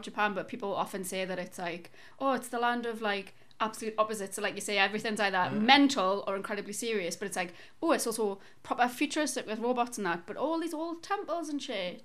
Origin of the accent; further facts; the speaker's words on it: England, United Kingdom; Excuse me, actually, I'm English.